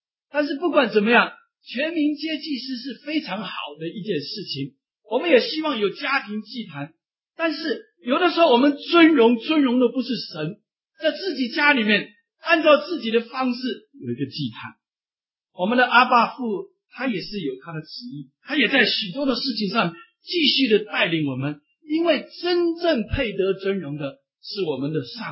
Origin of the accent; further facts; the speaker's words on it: China; 像我们中国人说的，娶个有钱的老婆，人生奋斗就少10年。